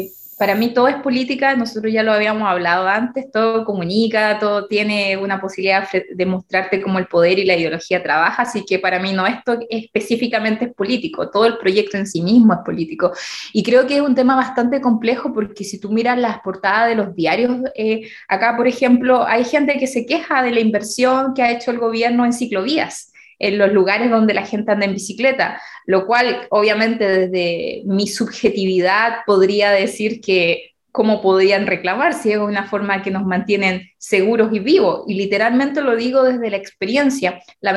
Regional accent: Chile; now in Wollongong, Australia; yo soy de Chile

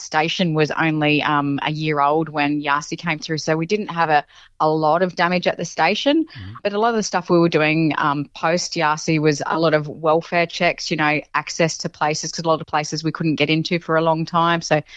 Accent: Sydney, New South Wales, Australia; We grew up in Sydney and my mum's brother and sister also lived there. So, you know, we'd go to Greek church every Easter.

